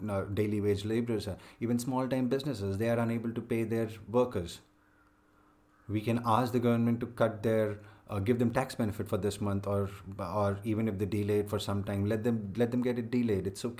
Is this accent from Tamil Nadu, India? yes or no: yes; Chennai, Tamil Nadu, India; I'm from Chennai and there are a lot of people from Hyderabad.